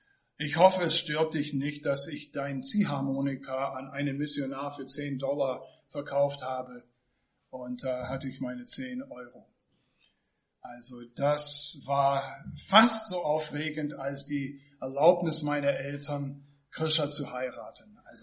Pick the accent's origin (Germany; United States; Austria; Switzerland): United States; German is a second language; ich bin Amerikaner. Wer mich nicht kennt, weiß es auch durch meinen Akzent.